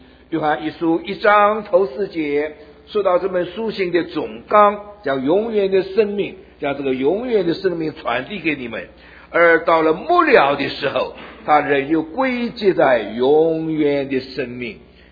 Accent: Malaysia; 我这是马来亚的去培训啊

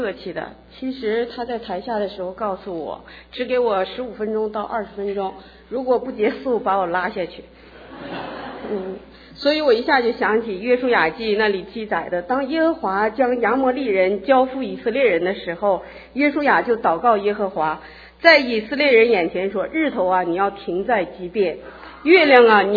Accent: Changchun, Jilin, China; 我来自吉林省长春市，那里冬天的气候是-20几度

